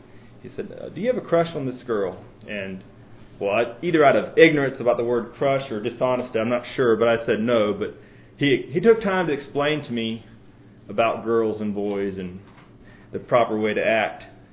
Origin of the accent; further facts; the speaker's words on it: Tennessee, United States; I grew up in Tennessee, where I was fortunate to attend only one school from kindergarten through high school.